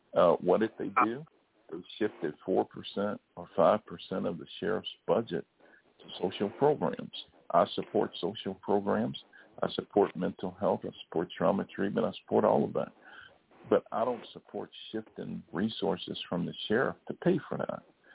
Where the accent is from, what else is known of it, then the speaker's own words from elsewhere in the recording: Chicago, Illinois, United States; I grew up in Englewood. Englewood's one of the toughest communities. I came out of Englewood, went off to college, went off to law school